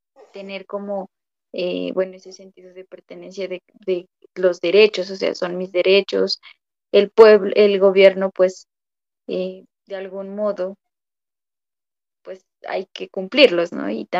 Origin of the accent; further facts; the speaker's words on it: Colombia; como patria o como colombianos nos une. Y también como comunidades indígenas, ¿no?